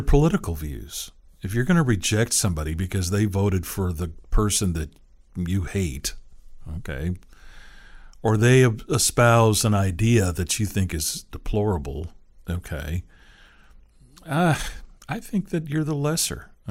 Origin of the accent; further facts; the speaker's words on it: Seattle, Washington, United States; I mean, I grew up in the Seattle area, so in the last 40 years, yes, I've heard the whole damn Yankee thing more than once.